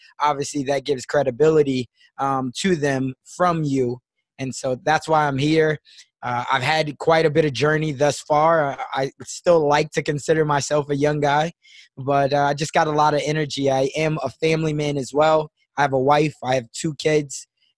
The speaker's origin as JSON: {"language": "English", "town": "Chicago", "region": "Illinois", "country": "United States", "tie": "born or raised there", "also_born_or_lived": "Sioux City, Iowa", "moved": "yes", "lives_now": "Omaha, United States", "said": "Because I grew up in South Side of Chicago before my family made the decision to move me to Sioux City, Iowa. So my entire life, I've been based out of the Midwest. Now I live in Omaha, Nebraska."}